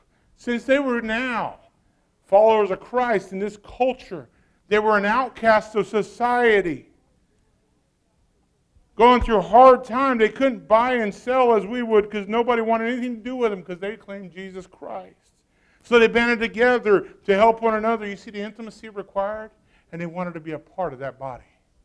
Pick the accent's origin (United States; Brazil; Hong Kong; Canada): Brazil; first language Portuguese; As you know, I grew up in Brazil.